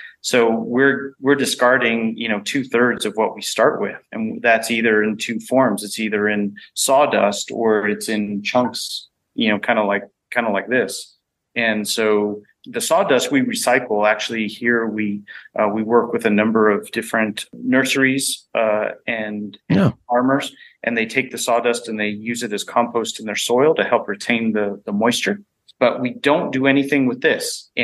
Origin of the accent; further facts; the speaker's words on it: Florida, United States; Growing up in Florida, I can say it's so much more convenient because the players, everyone's so close together.